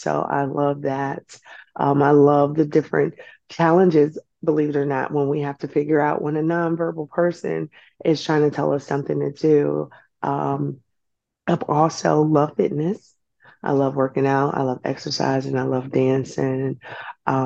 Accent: St. Louis, Missouri, United States; now in Hampton Roads, United States; That's my full name. I am a pediatrician. I am from St. Louis, Missouri.

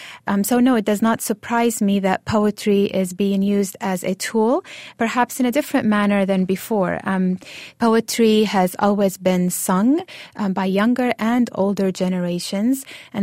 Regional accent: Sweida, As-Suwayda Governorate, Syria; a poet from Sweida, my hometown in Syria.

